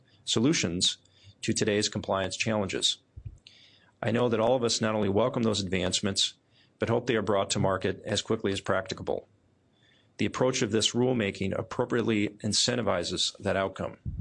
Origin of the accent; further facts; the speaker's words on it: Iowa, United States; I met with a number of producers in my home state of Iowa